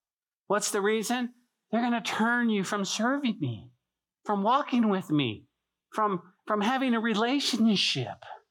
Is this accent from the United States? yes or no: yes; Santa Fe, New Mexico, United States; growing up in Santa Fe and in the mountains, we would go fishing and we'd find these great little creeks